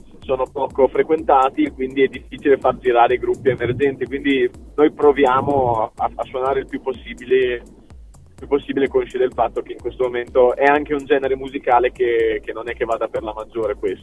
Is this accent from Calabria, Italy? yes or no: no; Ferrara, Emilia-Romagna, Italy; siccome siamo di Ferrara, a Ferrara componente fondamentale della vita è la nebbia